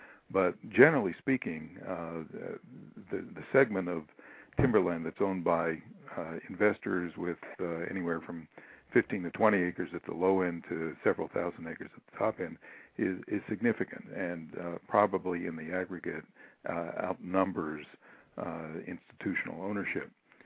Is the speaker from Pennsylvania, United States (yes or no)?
yes; Pittsburgh, Pennsylvania, United States; born there; Well, I was born in Pittsburgh many years ago.